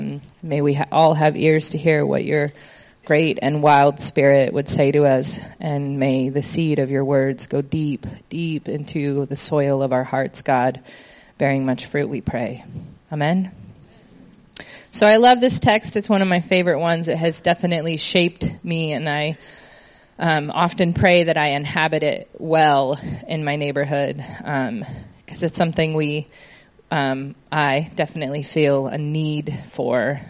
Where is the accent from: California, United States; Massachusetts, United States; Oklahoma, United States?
California, United States; San Diego; I am from San Diego